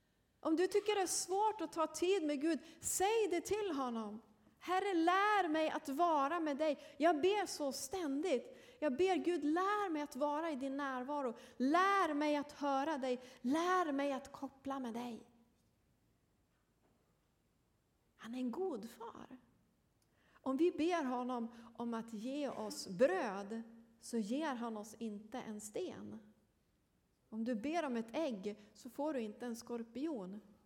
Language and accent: Swedish; Söderhamn, Gävleborg County, Sweden; jag kommer från Hälsingland, ni kanske hörde på dialekten. Så jag kommer från ett samhälle som heter Söderhamn, som ligger 8 mil norr om Gävle.